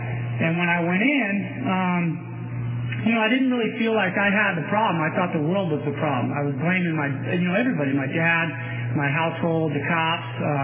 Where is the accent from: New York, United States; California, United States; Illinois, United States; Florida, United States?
California, United States; I'm actually from the Bay Area, and I came down here from California State Prison at Solano